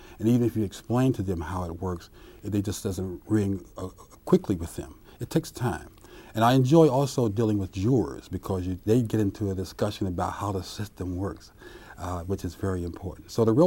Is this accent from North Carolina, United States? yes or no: no; Ohio, United States; And she was from Illinois. I was from Ohio. And I had not been in the South at all.